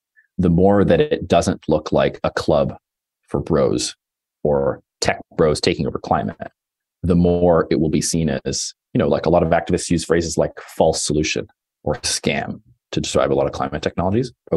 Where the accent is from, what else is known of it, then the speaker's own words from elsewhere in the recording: Toronto, Ontario, Canada; now in Los Angeles, United States; I live in LA and I'm from Toronto.